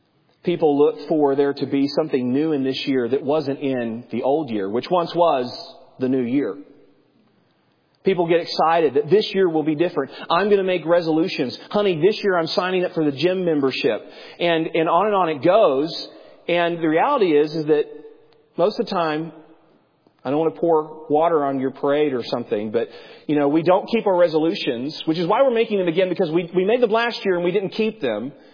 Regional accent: North Carolina, United States; I didn't grow up in Alabama. I grew up in North Carolina, but every church picnic, somehow, there was lots of Bojangles.

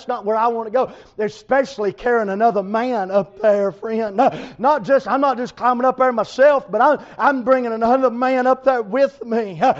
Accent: Tennessee, United States; now in North Carolina, United States; I'm from Tennessee. We've been over here since last July, a little over a year. We moved over here.

